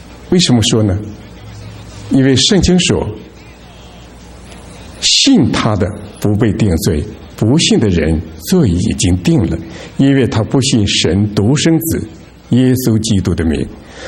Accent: Qingdao, Shandong, China; born there; 我于1958年出生在中国山东省青岛市一个基督徒家庭里。

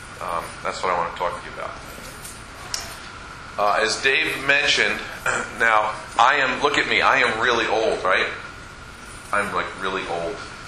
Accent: Hawthorne, New Jersey, United States; I grew up in Hawthorne. I went to Hawthorne school system. Then went on to Montclair State and studied to be a teacher at Montclair State.

